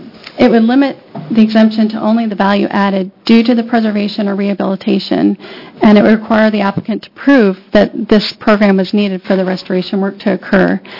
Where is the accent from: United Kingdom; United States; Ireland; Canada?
United States; Albany, Oregon; I'm from Albany, Oregon.